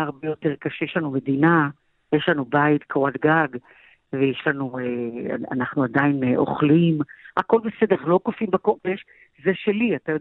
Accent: Jaffa, Tel Aviv District, Israel; נולדתי ב-53 ומבצע סיני, הייתי קטנטונת ורצנו שם למקלט ביפו

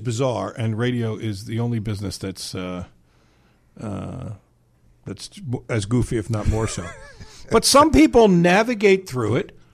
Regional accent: New York, United States; But I grew up in New York, and he's dedicated and devoted to New York radio more than I am.

